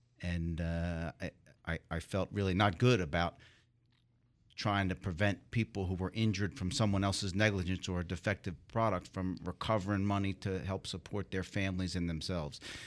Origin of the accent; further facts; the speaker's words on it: Philadelphia, Pennsylvania, United States; I'm a kid from Philly. I'm kid from the neighborhood. I was born and raised in Germantown, been in Philadelphia pretty much my whole life other than going away for college.